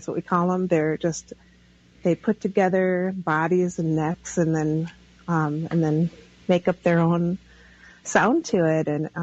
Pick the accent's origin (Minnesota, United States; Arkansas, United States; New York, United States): Minnesota, United States; White Earth; So I'm from White Earth, and my clans are Bear and Crane.